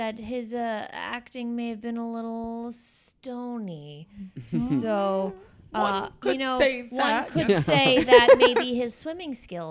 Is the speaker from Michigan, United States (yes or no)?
no; San Francisco, California, United States; Oh, I'm from San Francisco.